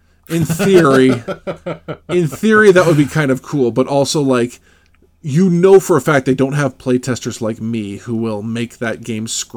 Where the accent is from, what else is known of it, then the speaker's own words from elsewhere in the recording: Canada; the most frustrating part of being Canadian is that we only have three cities according to the rest of the North America.